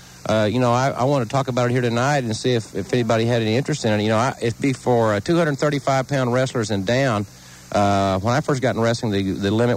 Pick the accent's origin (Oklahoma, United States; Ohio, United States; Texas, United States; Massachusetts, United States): Oklahoma, United States; Well, you know, I grew up in Oklahoma